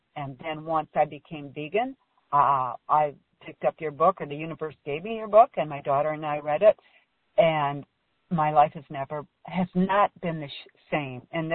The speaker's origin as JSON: {"language": "English", "region": "Michigan", "country": "United States", "said": "I'm originally from Michigan"}